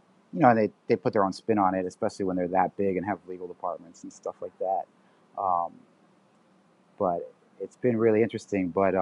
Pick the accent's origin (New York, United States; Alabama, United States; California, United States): New York, United States; New York City; born and raised in Manhattan, so.